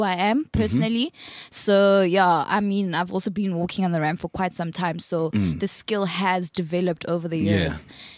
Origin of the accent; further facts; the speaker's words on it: Carletonville, Gauteng, South Africa; And so I grew up in Carltonville.